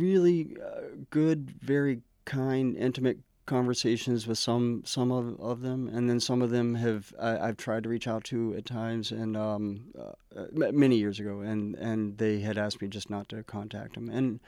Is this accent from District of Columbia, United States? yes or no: no; North Carolina, United States; Kind of all over down south, mostly. You know, I predominantly North Carolina. Mm-hmm. My family, we lived in South Carolina when I was very young, and my mother and her side of the family is from Alabama.